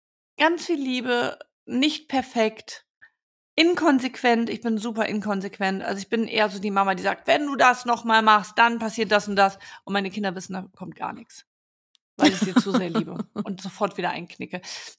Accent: Düsseldorf, North Rhine-Westphalia, Germany; Ich sehe mich weiter in Düsseldorf. Ich bin in Düsseldorfer geboren. Also ich liebe diese Stadt und das ist auch meine Heimat.

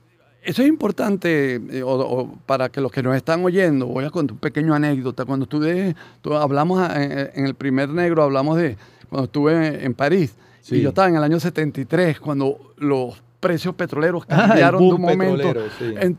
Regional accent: Venezuela; es el efecto de ser un país petrolero en la manera de cómo somos los venezolanos

